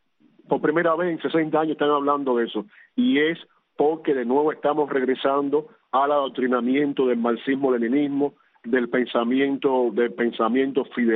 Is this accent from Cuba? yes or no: yes; Cuba; me preocupa como cubano y como persona joven